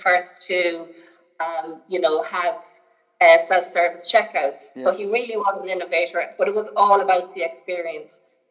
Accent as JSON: {"language": "English", "town": "Kilconnell", "region": "Connacht", "country": "Ireland", "said": "So I'm from Kilconnell, just outside Ballinasloe in County Galway."}